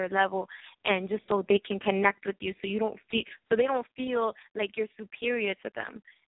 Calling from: Queens, New York, United States; I'm calling from Queens.

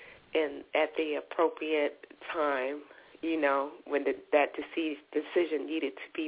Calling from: North Carolina, United States; I'm calling from North Carolina.

